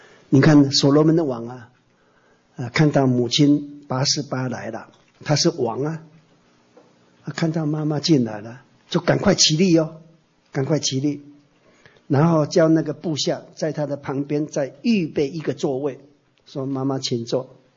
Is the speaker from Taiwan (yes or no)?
yes; Taiwan; 所以我们台湾人说啊